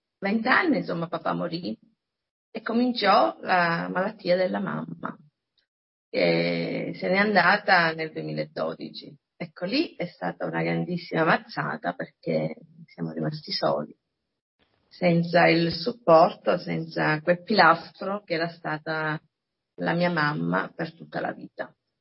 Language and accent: Italian; Lercara Friddi, Sicily, Italy; now in Palermo, Italy; Ho vissuto un'infanzia in un paese di provincia, e sono nata a Lercarafitti, provincia di Palermo, sono siciliana e oggi abito a Palermo già da quasi 40 anni